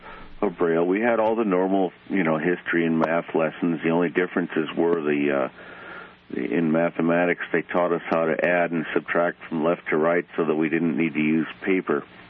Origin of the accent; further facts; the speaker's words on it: California, United States; also born or lived in Illinois; No, I was born in Illinois, grew up in California, and came here came to Central City in 77, and then moved down here in 79.